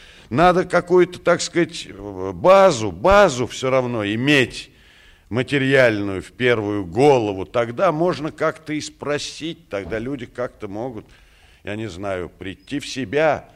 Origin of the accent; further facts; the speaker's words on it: Moscow, Russia; мы же здесь москвичи все-таки